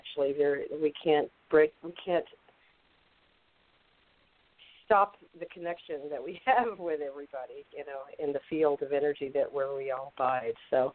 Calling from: New York City, New York, United States; I'm actually calling from home in Queens, New York.

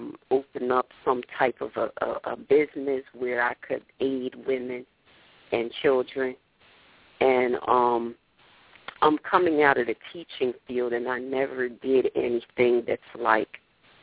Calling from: New Jersey, United States; I'm calling from New Jersey.

